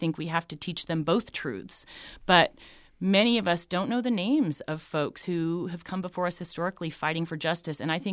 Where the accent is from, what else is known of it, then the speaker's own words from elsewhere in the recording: Colorado, United States; I'm from Colorado. I love being from Colorado.